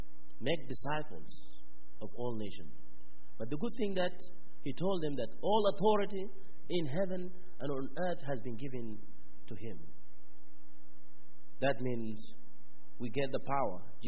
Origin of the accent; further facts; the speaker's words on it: South Sudan; something from zero with the people in Southern Sudan, especially in Abukaya or in Berji. This is where my hometown is.